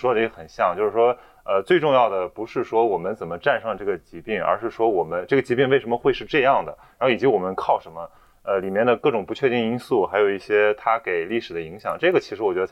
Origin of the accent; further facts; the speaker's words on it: China; 如果能够我们作为中国人自己回看自己的历史